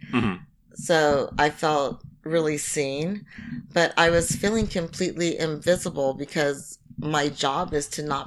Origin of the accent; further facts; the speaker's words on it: United States; because I so strongly identify as an American